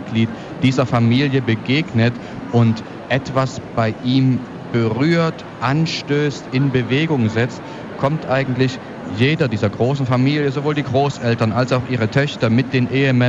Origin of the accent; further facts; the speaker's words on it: Borna, Saxony, Germany; born there; gerade gestern bei einer Lesung in Borna, meiner Geburtsstadt